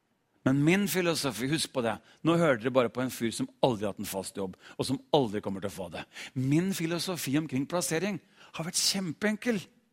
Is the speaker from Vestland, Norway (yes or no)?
no; Larvik, Vestfold, Norway; jeg kommer fra Larvik